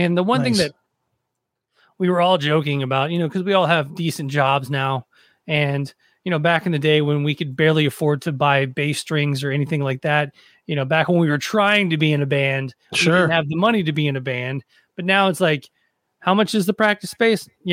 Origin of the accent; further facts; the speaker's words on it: Nashville, Tennessee, United States; But I grew up in Nashville